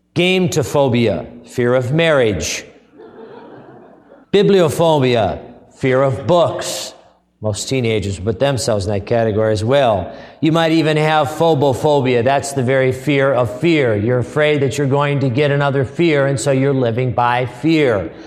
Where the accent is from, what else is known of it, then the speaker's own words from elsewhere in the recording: California, United States; Growing up in California, I ran into a rattlesnake or two.